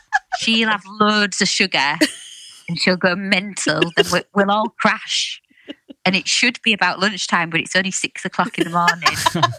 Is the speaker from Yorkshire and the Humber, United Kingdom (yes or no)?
yes; Hull, Yorkshire and the Humber, United Kingdom; also born or lived in Hessle; Well, I'm West Hull. I was brought up on Springbank, but then we moved to Hesel when I was a bit older.